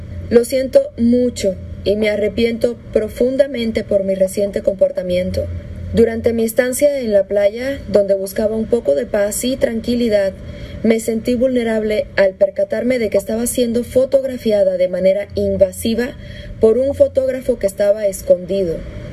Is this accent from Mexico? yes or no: yes; Mexico; Llevo más de 20 años en él. Aquí crecí, aquí estudié, aquí me crié. Y me siento mexicana.